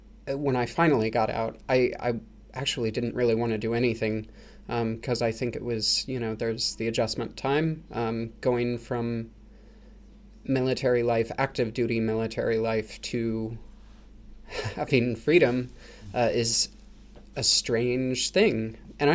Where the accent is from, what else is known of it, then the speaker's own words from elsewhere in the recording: Seattle, Washington, United States; I grew up in Seattle, Washington, which is a very liberal town. I come from a very liberal background.